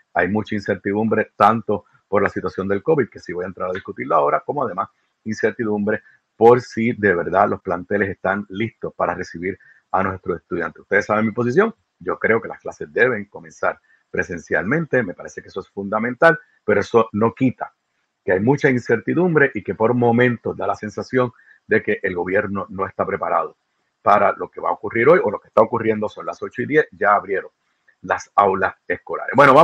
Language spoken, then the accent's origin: Spanish; Puerto Rico; somos puertorriqueños por encima de todo, que somos únicos, que somos diferentes, que somos un país.